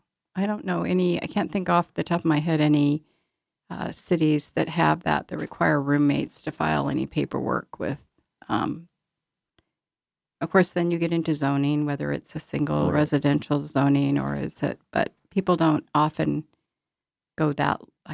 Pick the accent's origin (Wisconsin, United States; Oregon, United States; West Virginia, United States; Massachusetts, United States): Oregon, United States; Actually, I grew up in Southern Oregon and I have a friend who runs a very active B&B down there.